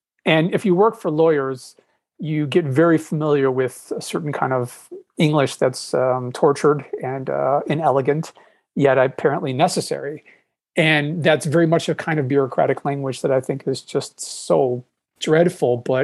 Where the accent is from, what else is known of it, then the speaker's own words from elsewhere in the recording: Chicago, Illinois, United States; I mean, I'm from Chicago, where our aldermen would sit at the bar all day and hold things, so it's not unheard of.